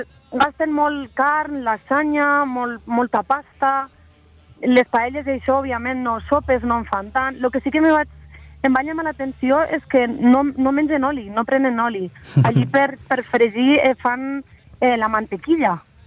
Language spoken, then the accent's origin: Catalan; Cinctorres, Valencian Community, Spain; jo soc de Cintorres, que és un petit poble del nord de la província de Castelló. I clar, un poble de 500 habitants, pues una xiqueta de 16 anys